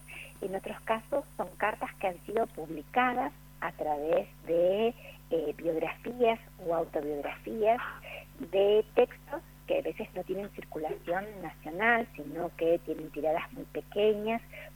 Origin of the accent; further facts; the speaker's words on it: Cinco Saltos, Río Negro, Argentina; born there; yo soy nacida en Cinco Saltos, en Río Negro